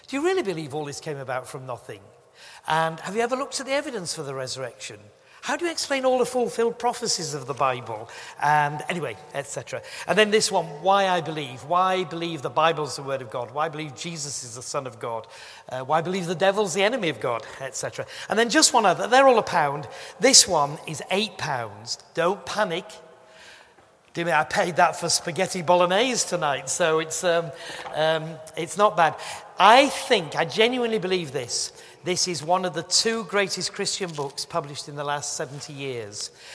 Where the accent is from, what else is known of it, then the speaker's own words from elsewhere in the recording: Yorkshire and the Humber, United Kingdom; now in London, United Kingdom; But anyway, I'm a Yorkshireman, but I'm down here.